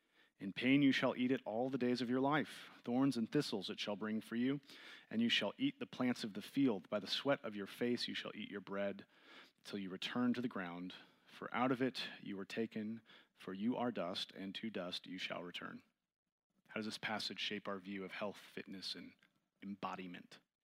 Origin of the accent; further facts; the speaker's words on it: Scotland, United Kingdom; accent: Scottish; Maybe that's my Scottish accent coming out finally.